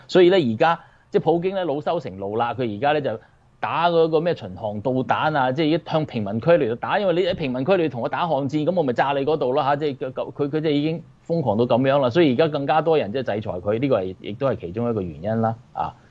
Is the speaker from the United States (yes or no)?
yes; United States; 你知唔知我哋美國人成日講 plan A plan B 啊嘛